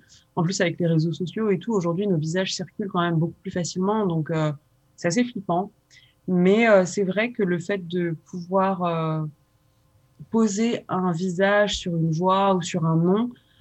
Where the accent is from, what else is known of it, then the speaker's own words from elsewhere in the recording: France; née en banlieue, j'ai grandi en France